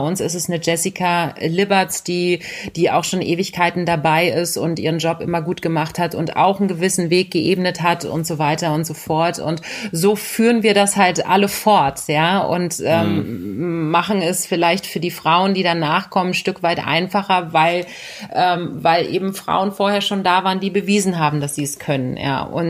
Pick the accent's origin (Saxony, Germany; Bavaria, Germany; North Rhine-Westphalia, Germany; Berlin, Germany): Berlin, Germany; born or raised there